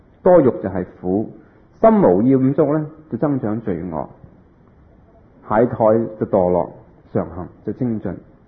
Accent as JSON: {"language": "Cantonese", "country": "Hong Kong", "said": "我们香港人经常都有句说话"}